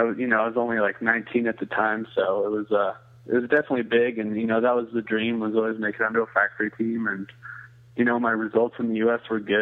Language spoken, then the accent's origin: English; Boulder, Colorado, United States; I mean, growing up, it was always like growing up in the mountains outside of Boulder.